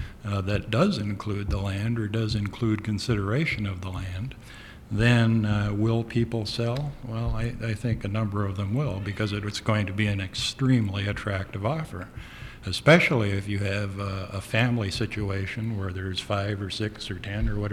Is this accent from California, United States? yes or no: no; Kotzebue, Alaska, United States; even though I was raised in Kotzebue